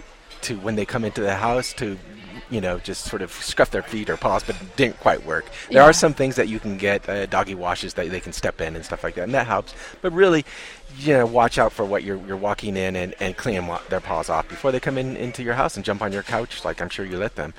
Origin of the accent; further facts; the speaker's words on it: Alaska, United States; I'm from Alaska, so I'm used to having a lot of dogs or seeing dogs, sled dogs outside.